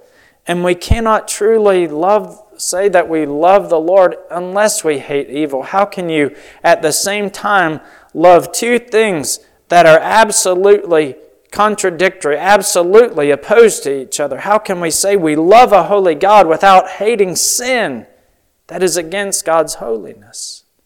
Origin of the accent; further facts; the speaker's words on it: West Virginia, United States; Y'all knew I grew up in West Virginia, and we're going to have a snake handle in service tonight.